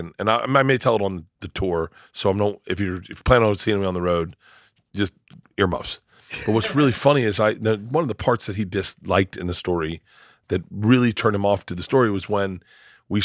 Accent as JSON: {"language": "English", "town": "Tampa", "region": "Florida", "country": "United States", "tie": "born or raised there", "said": "I grew up in Tampa. We smoked joints or bong hits."}